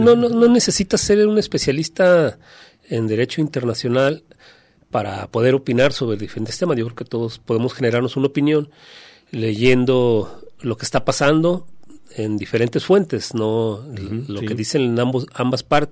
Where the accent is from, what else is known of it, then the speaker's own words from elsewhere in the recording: Mexico; a tratar de expresarla también como mexicanos